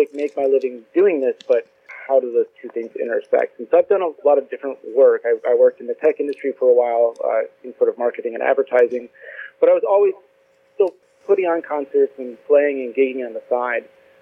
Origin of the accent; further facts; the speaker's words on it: Indiana, United States; moved away; Yeah, so I grew up in the Northwest Indiana region, and I moved out to the Bay Area, California in 2012.